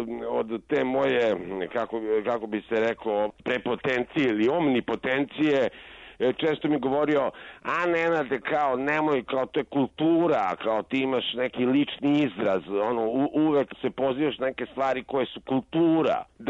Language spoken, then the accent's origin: Serbian; Belgrade, Serbia; Ja sam rođen u Rakovičkom tom bazenu na Miljakovcu, Smiljakovca sam, ludak Smiljakovca, skejter Smiljakovca.